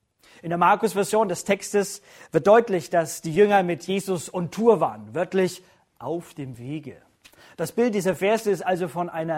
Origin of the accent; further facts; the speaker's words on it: Bavaria, Germany; born there; Ich bin verheiratet, Vater eines Sohnes, gebürtiger Mittelfranke, ehemaliger Missionar